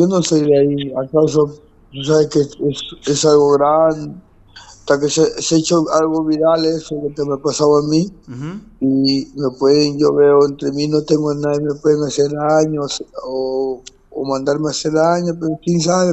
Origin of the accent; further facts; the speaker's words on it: Chiclayo, Lambayeque, Peru; De Chiclayo.